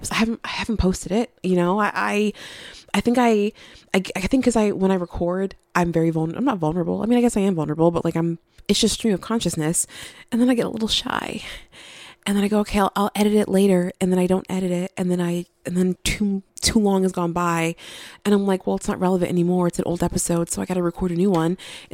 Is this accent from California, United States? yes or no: no; New Jersey, United States; I fucking speak English because I was born and raised in New Jersey.